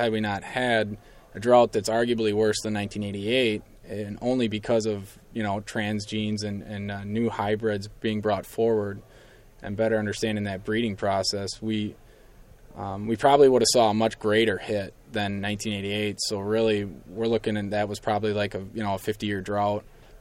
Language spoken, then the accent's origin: English; Rosendale, Wisconsin, United States; I'm from Rosendale, Wisconsin. I actually went to school for agronomy at UW River Falls.